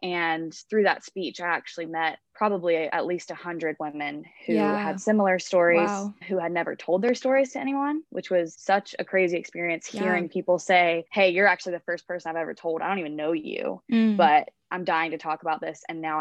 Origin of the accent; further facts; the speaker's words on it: Greenville, South Carolina, United States; I'm from Greenville, South Carolina, so I'm from really close around this area.